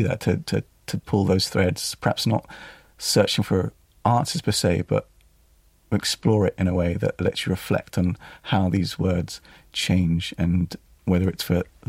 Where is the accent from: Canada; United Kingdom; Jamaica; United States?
United Kingdom; London; that jumping from one voice quite quickly to another is how I experienced growing up in London.